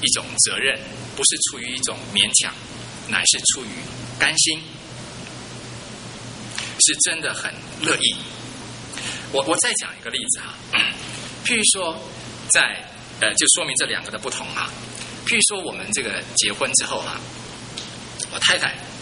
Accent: Taiwan; 我自己是从台湾来的背景啊，

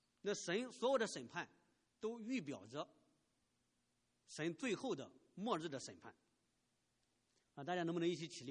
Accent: China; 我相信很多人可能不知道，我们中国人像在河南、山东那些地方，有很多人因为卖血而沾染了艾滋病

